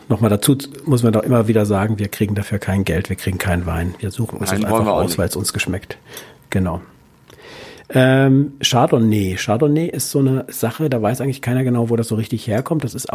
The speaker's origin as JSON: {"language": "German", "town": "Rüsselsheim", "region": "Hesse", "country": "Germany", "tie": "born or raised there", "said": "ich bin ja in Südhessen aufgewachsen, in Rüsselsheim. Und das ist dann schon wieder Richtung Frankfurt ein bisschen."}